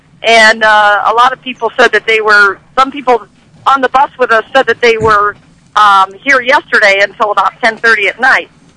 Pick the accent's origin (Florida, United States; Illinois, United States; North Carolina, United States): Illinois, United States; Champaign-Urbana; everybody's so happy when they find out that we're from Champaign-Urbana.